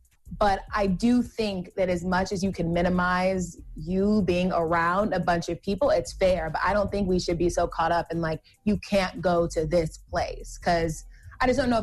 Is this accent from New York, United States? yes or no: no; Georgia, United States; I'm from Georgia. Anybody that's from Atlanta or Metro Atlanta has been to Magic City.